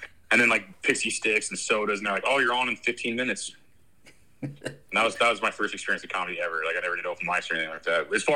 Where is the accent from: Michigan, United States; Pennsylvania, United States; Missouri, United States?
Missouri, United States; I told him I was from Missouri